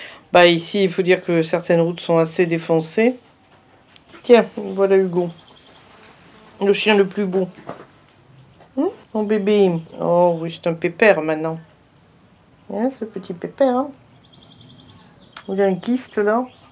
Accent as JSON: {"language": "French", "town": "Bordeaux", "region": "Nouvelle-Aquitaine", "country": "France", "said": "on est bordelais, nous sommes bordelais"}